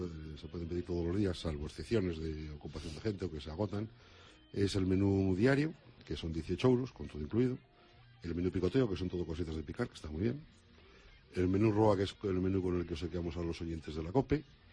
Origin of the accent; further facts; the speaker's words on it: Roa, Castile and León, Spain; morcilla de mi pueblo, de Roa.